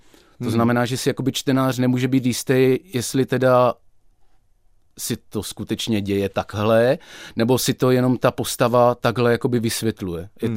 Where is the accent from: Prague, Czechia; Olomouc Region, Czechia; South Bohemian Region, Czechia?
Olomouc Region, Czechia; Olomouc; když u nás v Olomouci jsem objevil jako dítě obchod